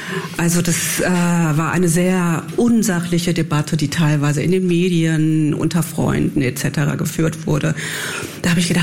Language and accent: German; Herne, North Rhine-Westphalia, Germany; In Herne aufzuwachsen ist schon eher...